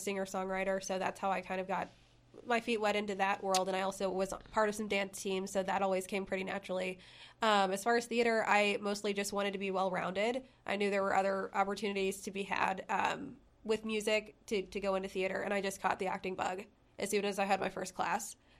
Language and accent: English; Portland, Oregon, United States; also born or lived in Oklahoma; Oregon. Yeah.